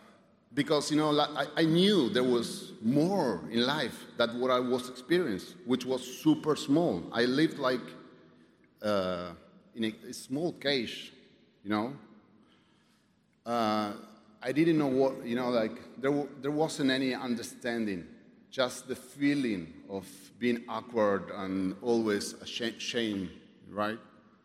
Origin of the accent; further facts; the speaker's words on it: Argentina; first language Spanish; English is a second language; I'm from Argentina. Thank you, guys. I'll be translating because I think in Spanish.